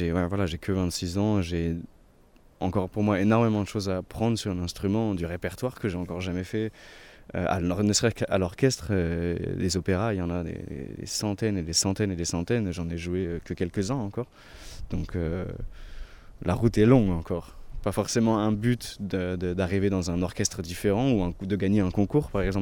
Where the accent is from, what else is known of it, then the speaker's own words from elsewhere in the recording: France; même si j'ai grandi en France